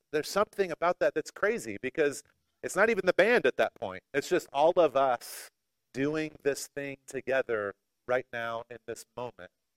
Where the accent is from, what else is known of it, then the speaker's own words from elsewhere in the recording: North Carolina, United States; but I grew up in North Carolina. I grew up going to the State Farm. 4-H exhibits.